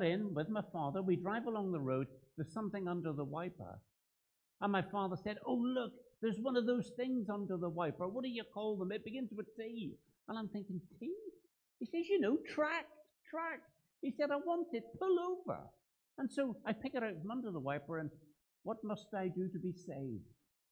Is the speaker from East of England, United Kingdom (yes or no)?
no; Northern Ireland, United Kingdom; Obviously, I'm Northern Irish, but it's very true.